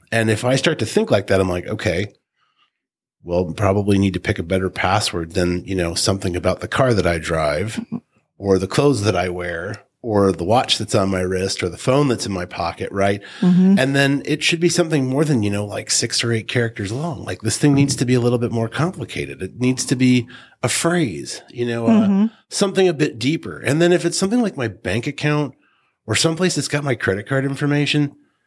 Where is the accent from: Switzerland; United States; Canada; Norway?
United States; New Jersey; now in Peoria, United States; I grew up in New Jersey.